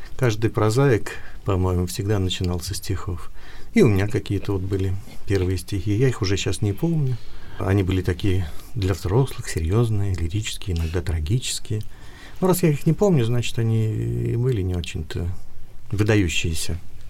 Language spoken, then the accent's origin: Russian; Sochi, Krasnodar Krai, Russia; Очень хорошо проходило мое детство в Сочи. Ну, представьте, маленький город на берегу моря, счастливое детство, жизнь во дворе